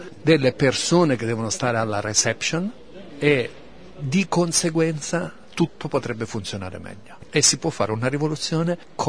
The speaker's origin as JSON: {"language": "Italian", "region": "Apulia", "country": "Italy", "tie": "born there", "said": "Io sono nato in provincia di Lecce, mia mamma era nata a Napoli, quindi insomma non è che sono uno straniero da queste parti"}